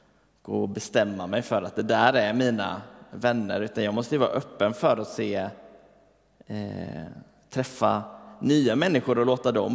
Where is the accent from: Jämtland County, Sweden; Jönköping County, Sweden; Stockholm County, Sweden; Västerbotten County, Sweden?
Jönköping County, Sweden; Rydaholm; vad liksom Rydaholm har för plats i mitt liv och vem hade jag varit om jag inte hade varit därifrån och sådär. Jag hade en väldigt trygg och fin uppväxt där.